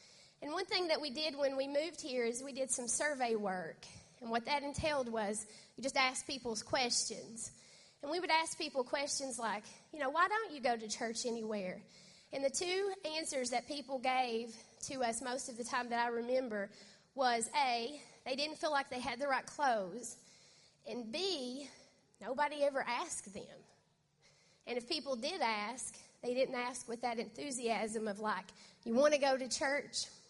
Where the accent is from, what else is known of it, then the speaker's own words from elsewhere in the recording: Kentucky, United States; And I grew up in Eastern Kentucky, and I know some of you did, so a lot of you are mountain people, and I love that.